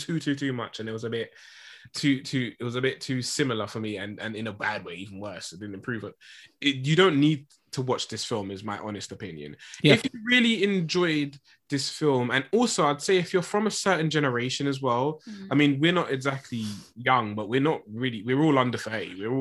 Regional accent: United Kingdom; And it's fine, but as a British person, I was just literally

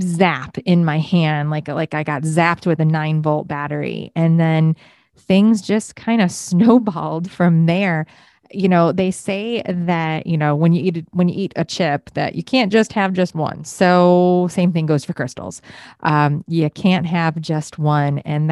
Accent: Rochester, New York, United States; now in Winter Garden, United States; I went into a shop in my hometown of Rochester, New York. I live in Winter Garden, Florida now, by the way.

